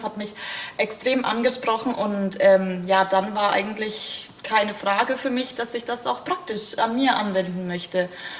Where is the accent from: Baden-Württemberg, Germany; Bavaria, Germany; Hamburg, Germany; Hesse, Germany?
Bavaria, Germany; Bamberg; ich komme auch aus Bamberg